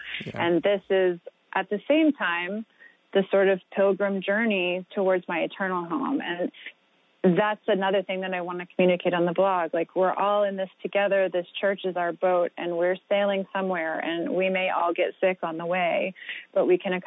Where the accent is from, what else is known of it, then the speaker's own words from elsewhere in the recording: New Orleans, Louisiana, United States; I mean, I grew up Catholic in New Orleans, and it's a very Catholic culture.